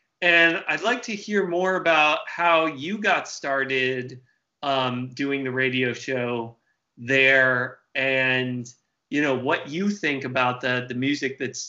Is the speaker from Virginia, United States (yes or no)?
yes; Reston, Virginia, United States; Definitely my hometown